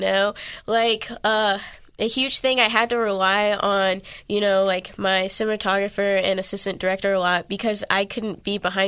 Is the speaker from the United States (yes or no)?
yes; Dayton, Ohio, United States; And then I'm from Dayton, so Wright State was just, like, local.